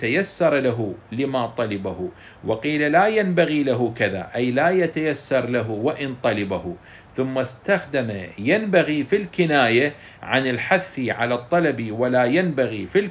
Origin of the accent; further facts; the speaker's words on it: Iraq; accent: Iraqi; نعم في لهجتنا العراقية ما مستخدمة أنا أبغي مثلا ماء، وإنما تقول أريد ماء أو أطلب ماء.